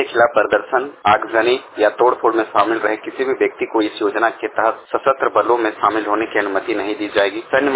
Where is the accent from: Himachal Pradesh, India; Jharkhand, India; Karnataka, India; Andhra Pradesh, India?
Jharkhand, India; Ranchi; मैं रांची से हूँ